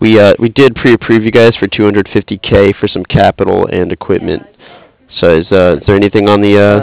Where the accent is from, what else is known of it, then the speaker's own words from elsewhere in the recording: Cardiff, Wales, United Kingdom; I'm from Cardiff.